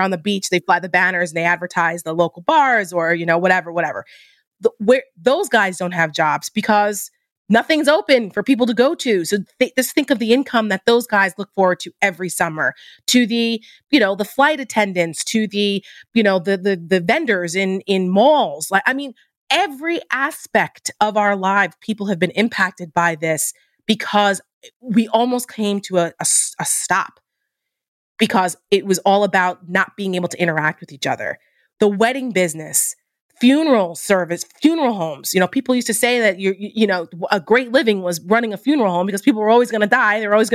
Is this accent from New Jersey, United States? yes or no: yes; New Jersey, United States; I'm from New Jersey. People mm-hmm. hear me talk about it all the time. I'm very mm-hmm. proud of my home state.